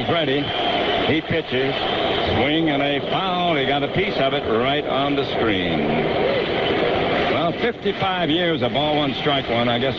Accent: Michigan, United States; I'll still be with you, living my life in Michigan, my home state, surrounded by family and friends.

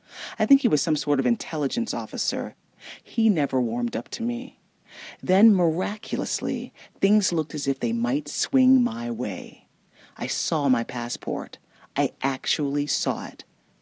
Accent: New Orleans, Louisiana, United States; Nobody with a heart can hate my hometown. They write songs about my hometown. My hometown is a song. So I smiled, puffed up a little bit, and said with pride, New Orleans.

